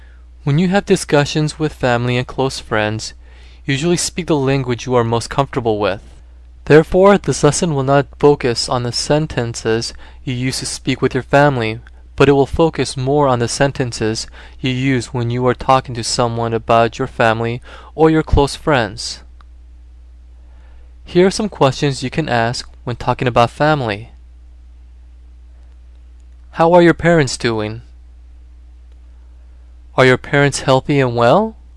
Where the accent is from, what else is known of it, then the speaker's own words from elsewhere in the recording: Florida, United States; I grew up in Florida, so my in-laws are there. We moved to California 5 years ago.